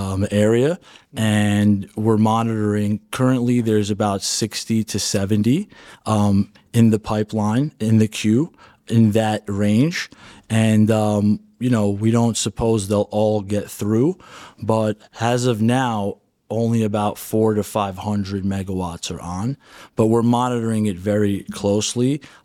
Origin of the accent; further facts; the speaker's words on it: New York, United States; This is where I'm born and raised.